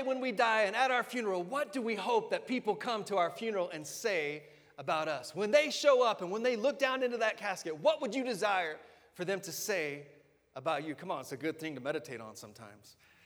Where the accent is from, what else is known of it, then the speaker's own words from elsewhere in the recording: Texas, United States; And I'm from Texas, so I can get away with what I'm about to do.